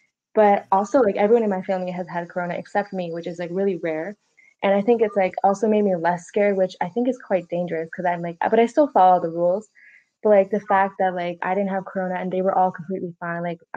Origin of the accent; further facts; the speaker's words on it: India; Oh, so for me and my family, like we're from India, obviously.